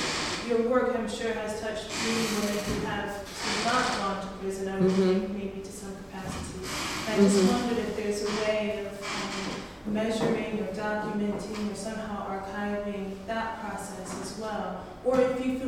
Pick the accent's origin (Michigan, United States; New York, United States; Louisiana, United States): Michigan, United States; Detroit; So starting back, because also I can tell you, I'm from Detroit.